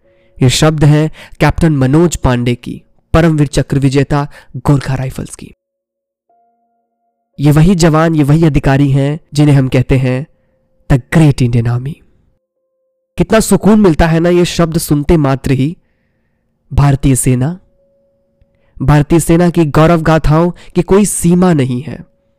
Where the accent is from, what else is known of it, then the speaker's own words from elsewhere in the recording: India; मुझे ये कहानी आपको सुनाते हुए बेहद गर्व महसूस हो रहा है कि मैं भारत का निवासी हूं